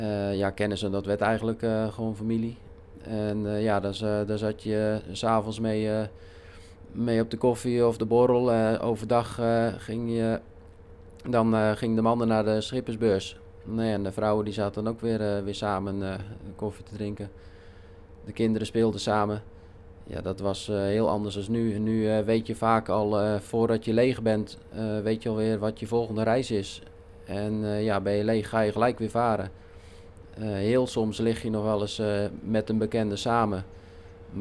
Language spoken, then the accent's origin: Dutch; Zwolle, Overijssel, Netherlands; We komen van Zwolle, dus het is gewoon lekker om hier te varen, vlakbij huis.